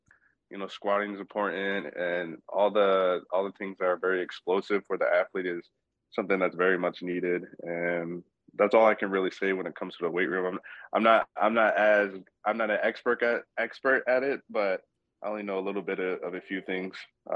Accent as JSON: {"language": "English", "region": "Wisconsin", "country": "United States", "said": "You know, I'm a kid from Wisconsin, and we're not really known for breeding, you know, pure sprinters. So you had me, a Wisconsin kid"}